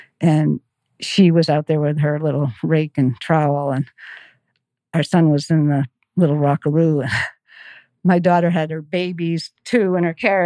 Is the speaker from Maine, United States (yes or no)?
yes; Cape Elizabeth, Maine, United States; that's what led to the founding of the Beach to Beacon 10K in my hometown of Cape Elizabeth with the help of Nike and other sponsors.